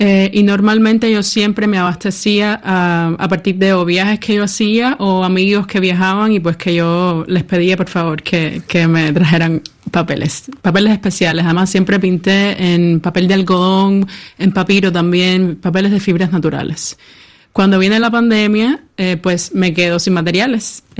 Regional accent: Havana, Cuba; La Habana, que es de donde soy y donde vivo.

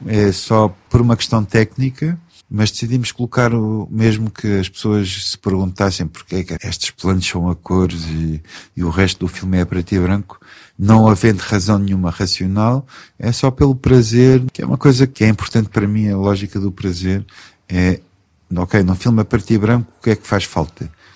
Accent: Portugal; now in France; porque eu sou português, não sou britânico

